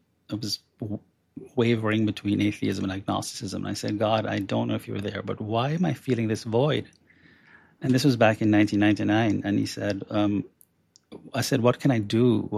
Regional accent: Jamaica; moved away as an adult; now in United States; And Jamaica's a very small island. And I finished high school, worked as a journalist, investigative reporter for 2 years at the largest newspaper there.

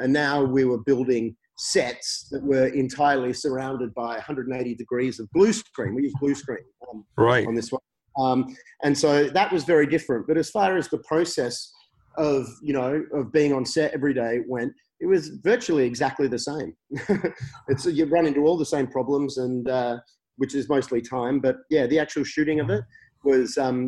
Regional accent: Western Australia, Australia; I grew up in Western Australia in the 80s when Hounds of Love was set.

